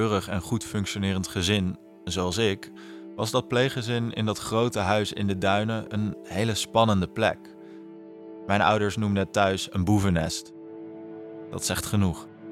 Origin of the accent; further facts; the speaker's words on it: Rokanje, South Holland, Netherlands; Als ik terugdenk aan mijn jeugd in Rokanje, dan stap ik in een warm bad.